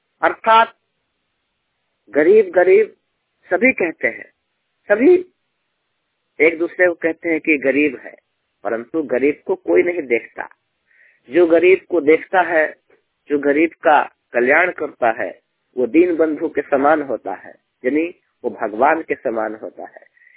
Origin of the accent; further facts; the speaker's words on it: Delhi, India; मैं दिल्ली का रहने वाला हूँ, 100% ब्लाइंड मैं बात कर रहा हूँ।